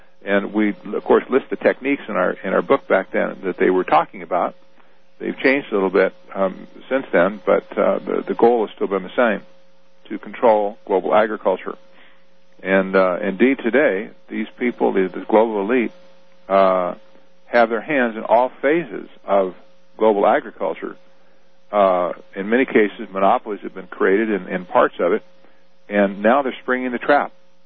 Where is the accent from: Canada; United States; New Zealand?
United States; just thinking selfishly as an American for a minute, most people in our country